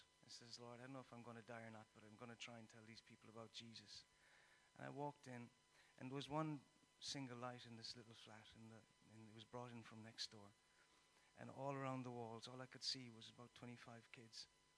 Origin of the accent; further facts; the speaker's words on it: Munster, Ireland; I wasn't used to flats. I came from Kerry. I wasn't familiar with this kind of stuff.